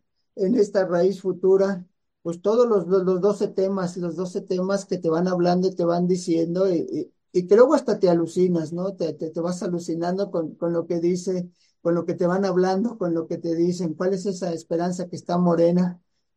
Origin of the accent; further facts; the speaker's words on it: Sonora, Mexico; now in Oaxaca, Mexico; Yo soy de Sonora y la vida me lleva a vivir a Oaxaca